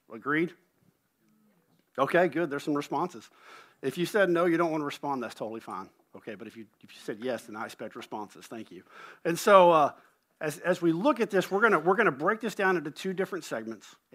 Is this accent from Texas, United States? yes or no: yes; Fort Worth, Texas, United States; also born or lived in Dallas; I'm from Dallas. I grew up in Fort Worth, you know, and so I'm a Rangers fan, I'm a Cowboys fan